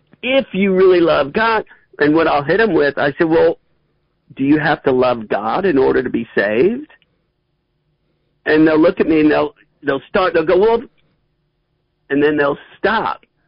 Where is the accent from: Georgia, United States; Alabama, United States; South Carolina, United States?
Alabama, United States; I tell people, I'm from Alabama, people.